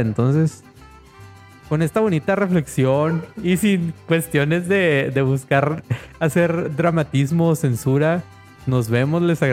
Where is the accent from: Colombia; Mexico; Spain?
Mexico; Cosas que a veces nos distinguen, ¿no? Como mexicanos de diferentes zonas, ¿no?